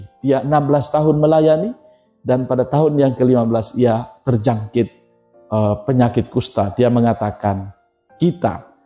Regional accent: East Nusa Tenggara, Indonesia; Saya punya pengalaman pribadi di tempat saya berasal dari Pulau Lembata.

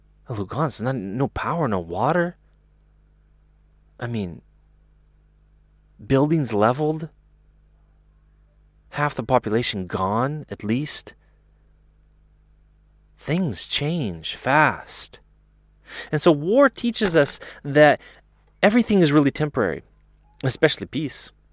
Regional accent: United States; And I have to admit, I grew up in the United States

